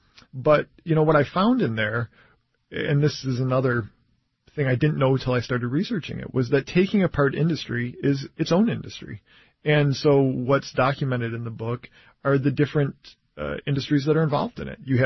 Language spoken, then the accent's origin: English; Detroit, Michigan, United States; I'm from Detroit. I want to write about a Detroit plant.